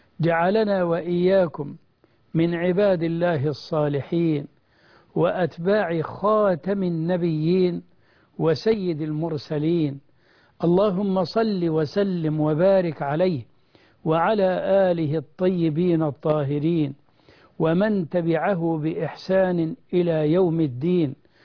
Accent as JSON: {"language": "Arabic", "country": "Egypt", "said": "بلدنا مصر"}